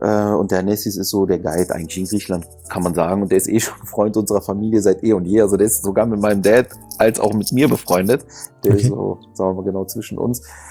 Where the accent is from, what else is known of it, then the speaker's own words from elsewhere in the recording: Düsseldorf, North Rhine-Westphalia, Germany; Nee, ich bin Düsseldorfer.